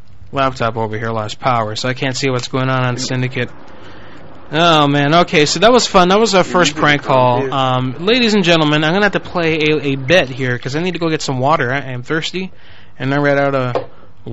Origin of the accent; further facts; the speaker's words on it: Orlando, Florida, United States; born there; I wasn't born in Puerto Rico. I was born in Orlando. I wasn't born in Puerto Rico